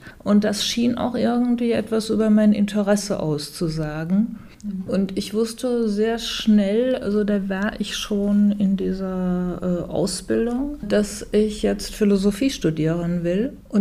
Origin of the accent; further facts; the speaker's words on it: Alzenau, Bavaria, Germany; born there; Damals war ich fasziniert von den Debatten in meinem Geburtsort Alzenau. Das ist ein recht kleiner Ort